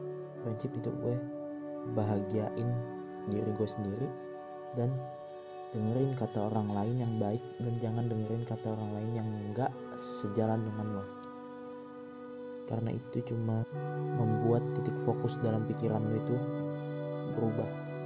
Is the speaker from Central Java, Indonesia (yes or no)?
no; Jakarta, Indonesia; asal gue dari Jakarta.